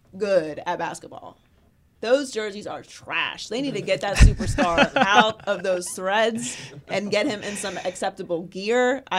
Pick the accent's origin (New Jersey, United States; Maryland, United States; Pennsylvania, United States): Pennsylvania, United States; Pittsburgh; Because, obviously, I'm from Pittsburgh.